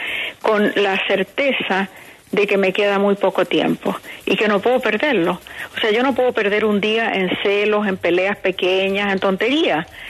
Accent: Chile; moved away as an adult; also born or lived in Venezuela; Yo salí de Chile, fui a Venezuela después del golpe militar en Chile, y en Venezuela no encontré trabajo como periodista en ninguna parte.

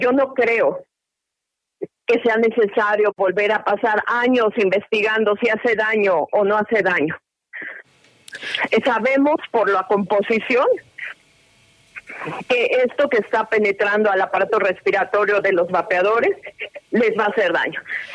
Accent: Mexico; ahorita por las condiciones que tenemos en mi país

